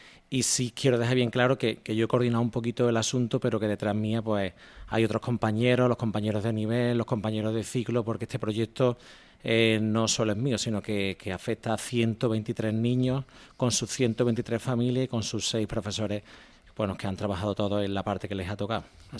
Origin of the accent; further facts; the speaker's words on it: Herrera, Spain; A mí me gusta mucho, como tú bien sabes, las cosas de este pueblo, de mi pueblo. Y pensamos que si los niños investigaban sobre las calles del pueblo